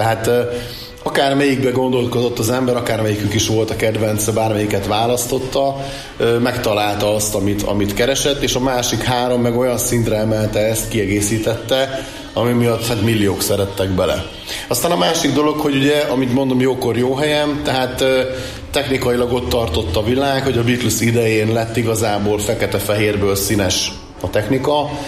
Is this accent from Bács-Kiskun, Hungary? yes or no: no; Eger, Heves, Hungary; mivel én egri vagyok